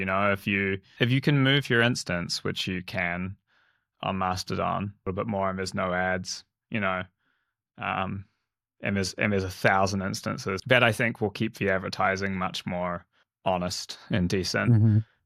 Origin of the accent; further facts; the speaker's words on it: Canada; Yeah, I'm Canadian.